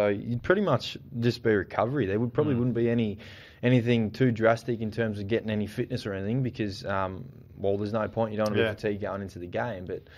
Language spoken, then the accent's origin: English; Australia; but being an Australian, he'll probably go pick one. So the more Aussies we can get in the NBA, the better.